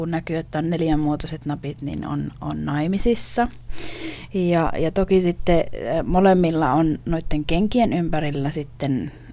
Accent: Sevettijärvi, Lapland, Finland; Minä itse olen syntynyt ja kasvanut Sevettijärvellä, joka on kolttasaamelainen kylä.

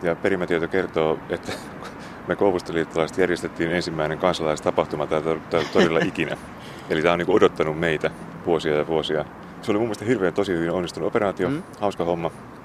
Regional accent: Jalasjärvi, South Ostrobothnia, Finland; now in Kymenlaakso, Finland; mä oon alun perin kotoisin Etelä-Pohjanmaalta Jalasjärveltä. Ja oon jotenkin valunnut tänne Kaakkois-Suomeen tai Itä-Suomeen

